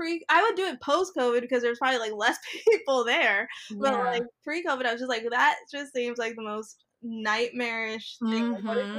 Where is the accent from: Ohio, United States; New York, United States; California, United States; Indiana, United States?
New York, United States; New York City; as a New Yorker, this is not deep at all. This is a lighthearted confession. I have never been to the Statue of Liberty.